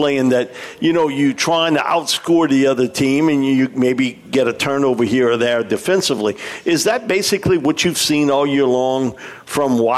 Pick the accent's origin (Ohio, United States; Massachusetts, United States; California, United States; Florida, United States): California, United States; I grew up in California.